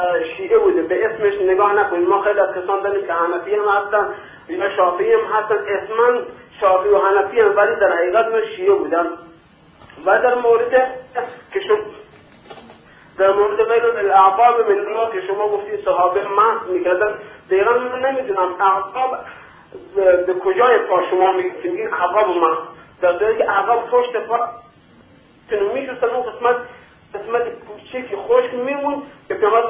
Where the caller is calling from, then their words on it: Turkey; از ترکیه هستم